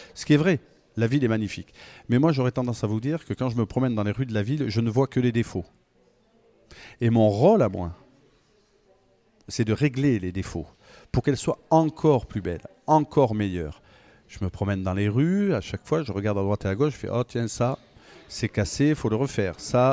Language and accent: French; Tours, Centre-Val de Loire, France; Moi je suis Tourangeau, je suis né à Tours